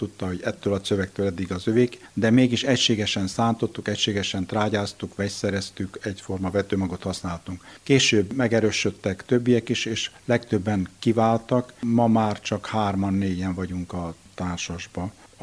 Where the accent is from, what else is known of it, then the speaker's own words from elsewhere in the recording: Mureș County, Romania; Én Maros megyéből, Nyáradmentéről származom, egy olyan falu, ahol szőlő jól megtermett